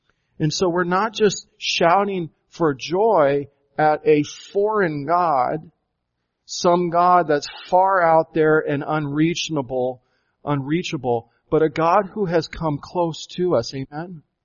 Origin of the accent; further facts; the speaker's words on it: Arizona, United States; Growing up in Arizona, I didn't really hear that a lot. You know, 90% of Arizonans do not go to church